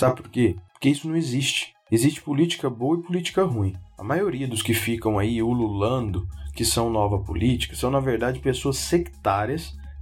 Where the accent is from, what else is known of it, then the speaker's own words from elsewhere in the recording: Igarapava, São Paulo, Brazil; born there; Costumo brincar que eu sou um caipira cosmopolita, né? Sou nascido em Garapava, no interior de São Paulo, às margens ali do Rio Grande, na divisa com Minas Gerais. Tô gravando aqui de Manhattan